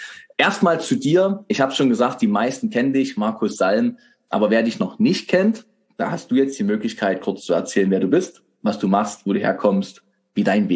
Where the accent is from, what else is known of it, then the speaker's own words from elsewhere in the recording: Leipzig, Saxony, Germany; ich bin ja Leipziger